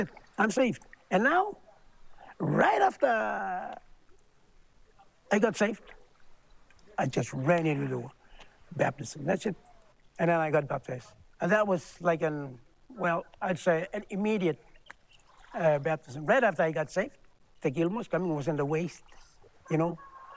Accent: Mushu Island, East Sepik, Papua New Guinea; I'm from Mushu Island. I was a Catholic, you know

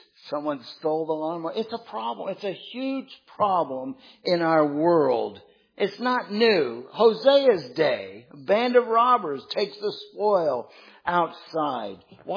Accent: Florida, United States; We had a garage door in the house I grew up in Florida.

